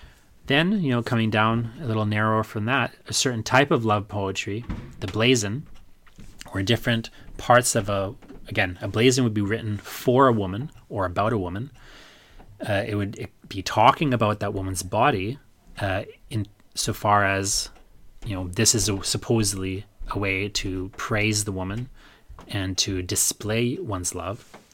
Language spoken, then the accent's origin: English; England, United Kingdom; I know that's supposed to be the ideal of feminine beauty that, you know, I, as an English European, am kind of, you know, trapped in.